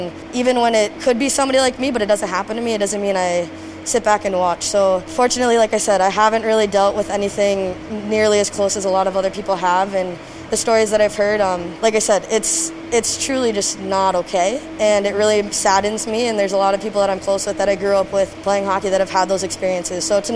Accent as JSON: {"language": "English", "town": "Maple Grove", "region": "Minnesota", "country": "United States", "tie": "born or raised there", "said": "I was adopted at a really young age as a baby, so I don't really remember much about that, but I've always known Minnesota and Maple Grove, and that's where I've spent my whole childhood."}